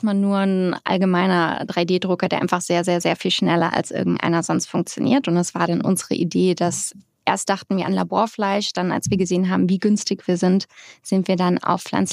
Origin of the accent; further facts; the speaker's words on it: Hamburg, Germany; Ich bin Hamburgerin aus St. Georg, ganz genau.